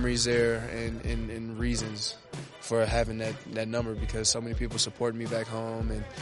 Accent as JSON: {"language": "English", "town": "Kansas City", "region": "Missouri", "country": "United States", "tie": "born or raised there", "said": "I chose 56 because where I grew up in Kansas City."}